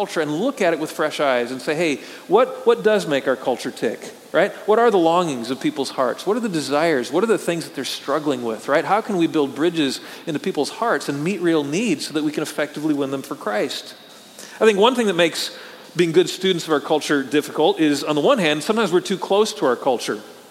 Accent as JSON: {"language": "English", "region": "Wisconsin", "country": "United States", "tie": "born or raised there", "moved": "yes", "said": "I'm a fisherman, and I grew up in Wisconsin, spent much of my childhood fishing on the lakes of northern Wisconsin. When I moved to Texas here"}